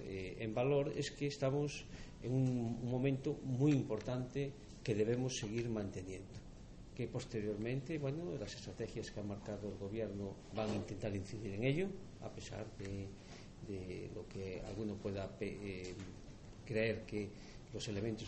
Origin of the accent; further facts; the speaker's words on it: Galicia, Spain; Tenemos que estar como gallegos, yo creo que orgullosos